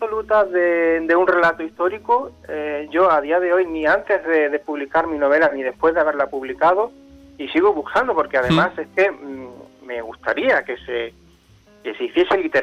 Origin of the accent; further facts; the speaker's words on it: Cádiz, Andalusia, Spain; la pasión específicamente por la historia de mi tierra, de Cádiz